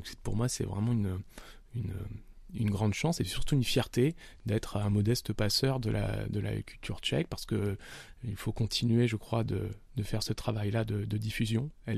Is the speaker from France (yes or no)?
yes; Nice, Provence-Alpes-Côte d'Azur, France; c'est que moi je viens de Nice